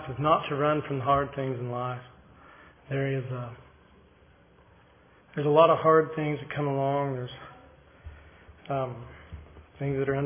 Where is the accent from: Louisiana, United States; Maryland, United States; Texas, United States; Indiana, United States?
Indiana, United States; Bloomington; born there; I was born in October of 1976 in Bloomington, Indiana at the Monroe County Hospital